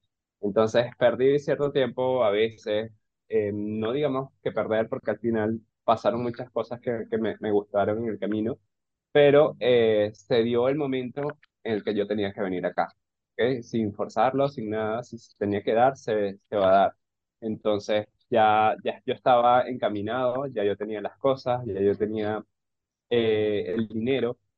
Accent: Venezuela; now in Peru; la primera vez que yo me fui, fue en el 2016 de Venezuela.

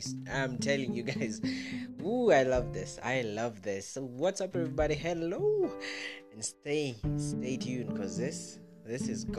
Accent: Kenya; I am from Kenya, the 254.

